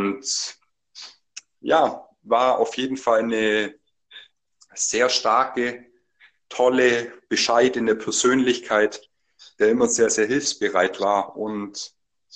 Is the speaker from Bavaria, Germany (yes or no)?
yes; Bellenberg, Bavaria, Germany; Und mein Heimatdorf ist eben dieses besagte Wellenberg.